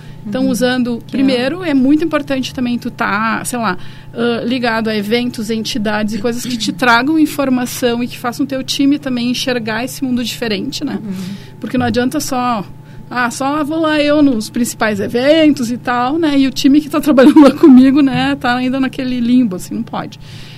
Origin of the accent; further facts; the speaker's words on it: Bento Gonçalves, Rio Grande do Sul, Brazil; now in Porto Alegre, Brazil; eu sou de Bento, vim pra cá, pra Porto Alegre pra estudar, acabei ficando e tal, né?